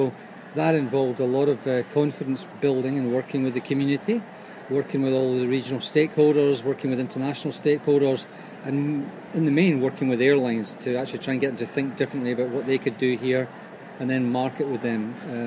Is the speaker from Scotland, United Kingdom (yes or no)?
yes; Troon, Scotland, United Kingdom; now in Ireland; I'm Scottish indeed, from the west coast of Scotland, Troon in Ayrshire.